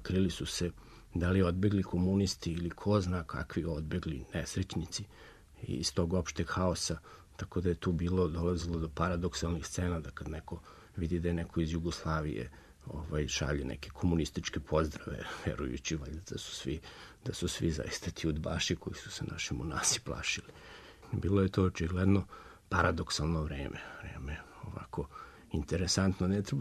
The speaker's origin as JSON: {"language": "Serbian", "country": "Serbia", "said": "nego da smo eto sad pod njihovom visokom zaštitom tu kao Srbi tako stigli u poslednji trenutak i tako lepo i dobro primljeni."}